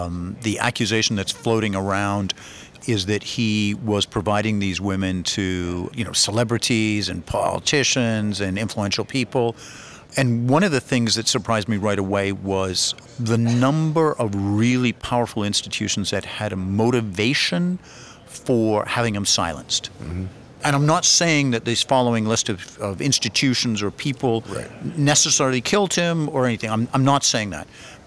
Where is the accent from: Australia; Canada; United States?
Canada; I'm a Canadian.